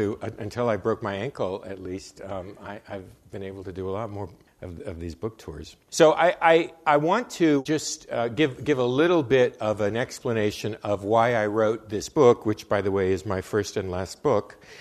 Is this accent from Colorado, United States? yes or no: no; Los Angeles, California, United States; also born or lived in Budapest, Hungary; I was born in Budapest in 1954, and we came to the U.S. in 1956 when I was two during the Hungarian Revolution. I grew up in Los Angeles